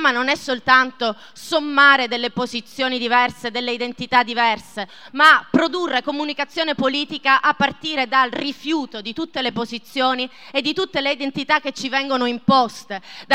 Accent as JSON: {"language": "Italian", "town": "Bologna", "region": "Emilia-Romagna", "country": "Italy", "said": "Ciao, vengo da Bologna"}